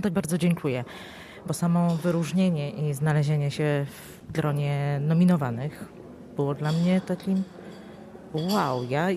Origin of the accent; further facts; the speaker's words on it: Góra, Lower Silesian Voivodeship, Poland; moved away as an adult; now in Kraków, Poland; Ja nie pochodzę z Krakowa, pochodzę z małej miejscowości Góra koło Leszna. Przyjechałam do Krakowa kontynuować studia magisterskie i tak już zostałam.